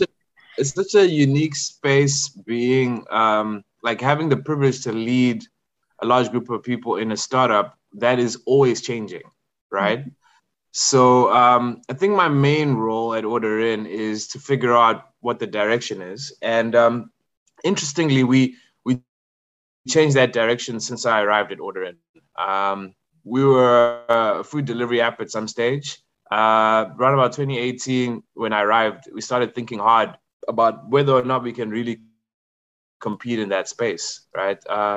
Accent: Zimbabwe; moved away as an adult; also born or lived in KwaZulu-Natal, South Africa; So, born and raised in Zim. It was a pretty interesting period.

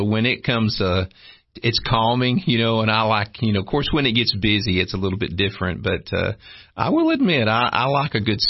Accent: United States; I grew up in Van Buren County. My mom and dad, you know, we moved back there, you know, to help take care of family. And, I grew up, you know, up there in the 80s

